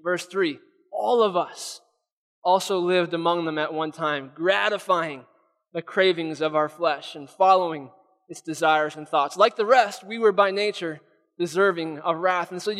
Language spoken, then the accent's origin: English; New York, United States; I'm a New Yorker, and I came to Grace Bible College and studied there, graduated